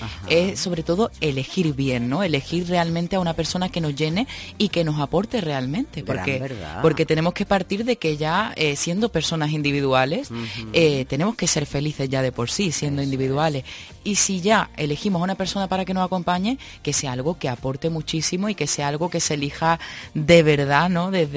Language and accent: Spanish; Pizarra, Andalusia, Spain; en Pizarra, un pueblecito de Málaga, que es mi pueblo de hecho.